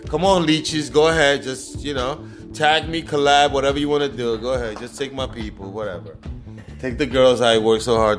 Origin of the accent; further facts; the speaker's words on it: Panama; moved away as an adult; now in United States; I'm from originally from Panama.